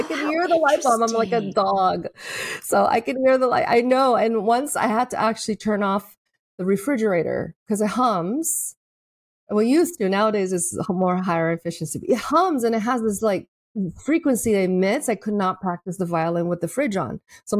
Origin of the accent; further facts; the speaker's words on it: Taiwan; also born or lived in Japan; as an American citizen, I grew up in Taiwan. I grew up in Japan also.